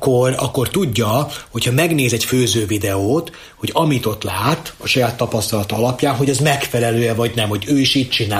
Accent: Zrenjanin, Vojvodina, Serbia; born there; ugye Nagybecskereken, ahol születtem, ott azért a magyarság kisebbségben volt

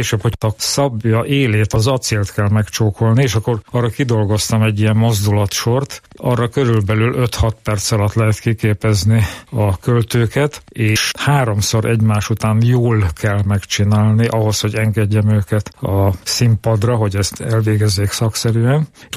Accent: Hungary; mi magyarok vagyunk ugye jó esetben 15 millióan

